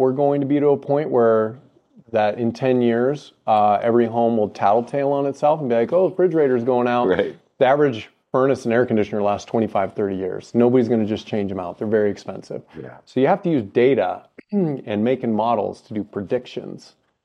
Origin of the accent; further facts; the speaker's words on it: Midwest, United States; So I'm from the Midwest as well.